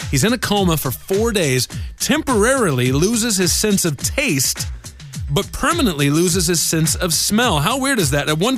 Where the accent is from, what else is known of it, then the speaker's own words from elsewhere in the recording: Indiana, United States; Today in 1996 … was playing a show in my home state of Indiana.